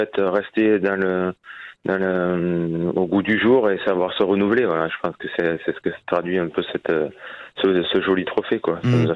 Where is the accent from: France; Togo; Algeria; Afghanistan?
France; Narbonne, Occitanie; Je suis natif d'à côté de Narbonne.